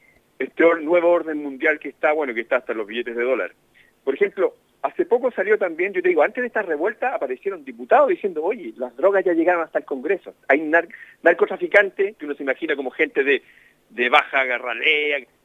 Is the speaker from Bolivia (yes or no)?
no; Chile; Eso lo voy a traer ahora a Chile para seguir hablando, porque el tema es lo que está pasando en mi país.